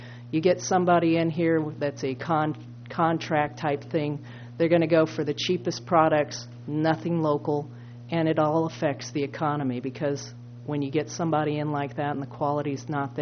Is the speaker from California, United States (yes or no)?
yes; Los Osos, California, United States; I'm from Los Osos. I've been fortunate. I'm a second-generation native here to Los Osos and Morro Bay.